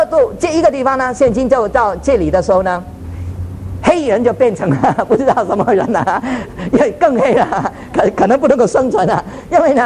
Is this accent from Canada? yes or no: yes; Canada; 要不是呢我从加拿大来，哇，糟糕了，一年都是-20多度了，都没有人敢住在那边了哈